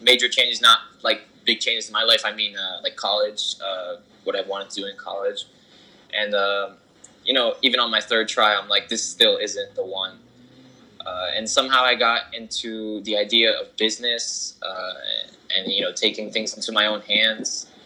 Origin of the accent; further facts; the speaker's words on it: Newark, New Jersey, United States; I'm from Newark. I've born and raised here in Newark